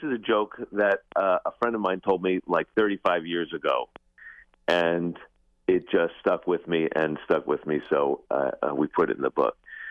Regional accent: Oregon, United States; And so by the way, I just want to say I'm from Southern Oregon

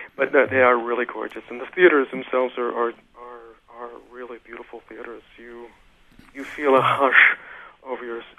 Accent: Shullsburg, Wisconsin, United States; As you said, I'm originally from Schulzburg, Wisconsin, where I grew up. Went to the University of Wisconsin at Platteville

